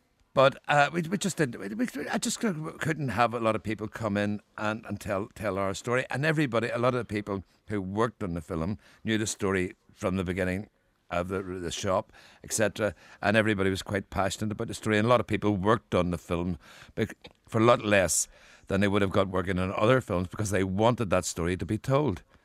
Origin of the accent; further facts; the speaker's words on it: Belfast, Northern Ireland, United Kingdom; They started asking me what it was like growing up in Belfast in the 60s and how I'd kept my sanity.